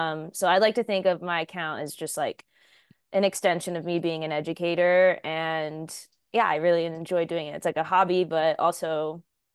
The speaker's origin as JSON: {"language": "English", "region": "Texas", "country": "United States", "tie": "born or raised there", "said": "because I grew up in Southeast Texas and we kind of had like a similar upbringing."}